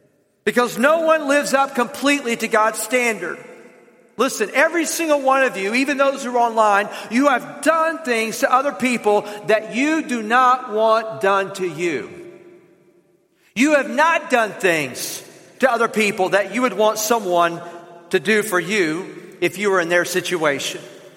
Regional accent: the South, United States; accent: southern; They're like, "Are you faking? Do you, people actually talk like this? Keep talking." You know, they wanted to hear that southern accent.

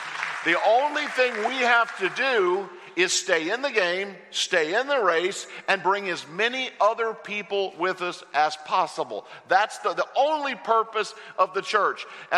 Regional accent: Hawk Point, Missouri, United States; I'm from Hawk Point, Missouri. No one. You know where Hawk Point is? Oh, man, come on. A town of 400 people. My family's been there for a long, long time.

